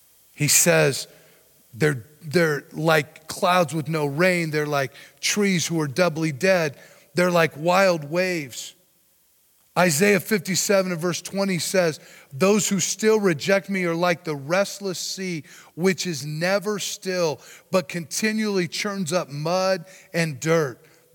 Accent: Colorado, United States; also born or lived in East Coast; Think about a reef. I grew up in Colorado. Not a lot of big reefs here that I know of. Lived on the East Coast for a while

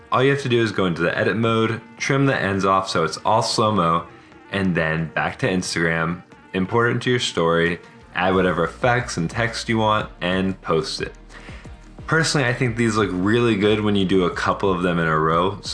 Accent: Virginia, United States; I grew up in Virginia, was a super nerd, hacker, thought I was really cool as a kid.

